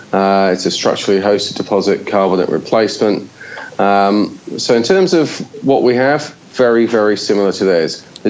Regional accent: England, United Kingdom; accent: Australian; also born or lived in Australia; Well, despite the slight Aussie accent, I am from England.

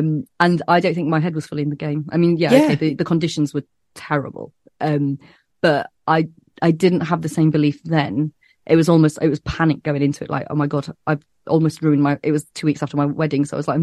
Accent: Leeds, Yorkshire and the Humber, United Kingdom; I'm from Leeds

